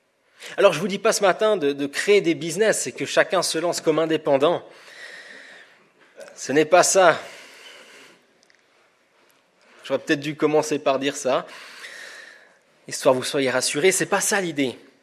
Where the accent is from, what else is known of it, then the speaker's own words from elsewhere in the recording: Switzerland; Peut-être que je vais vous décevoir en tant que Suisse